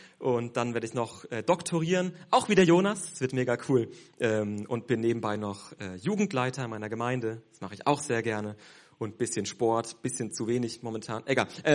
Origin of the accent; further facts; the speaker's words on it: Basel, Basel-Stadt, Switzerland; ich komme aus Basel, ich studiere dort Theologie